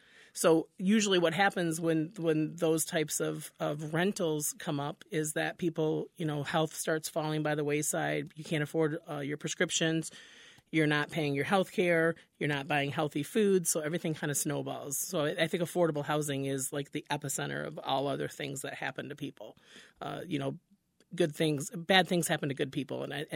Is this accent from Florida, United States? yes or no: yes; Deltona, Florida, United States; I'm from Deltona